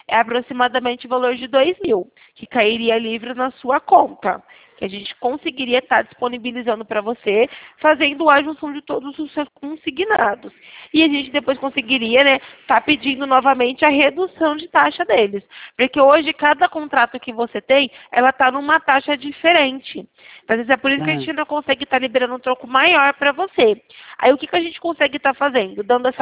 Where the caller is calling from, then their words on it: Campinas, São Paulo, Brazil; Eu falo aqui, na verdade, de Campinas.